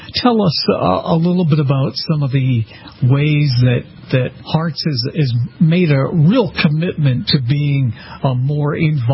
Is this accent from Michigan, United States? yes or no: no; Massachusetts, United States; They are located in my home state of Massachusetts